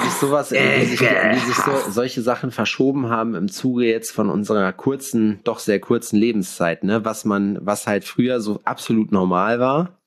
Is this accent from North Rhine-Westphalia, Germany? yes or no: yes; North Rhine-Westphalia, Germany; ja, ich komme ja aus dem Sauerland. Das ist in Nordrhein-Westfalen für alle Leute, die sich nicht auskennen in dieser Region.